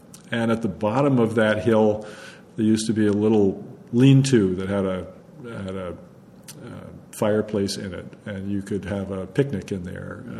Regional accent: Concord, Massachusetts, United States; that was what growing up in Concord in the 1950s was like.

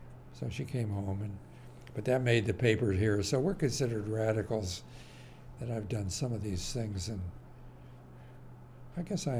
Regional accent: Warren, Ohio, United States; And yeah, after all, I'm a small town boy. I grew up in Warren, Ohio.

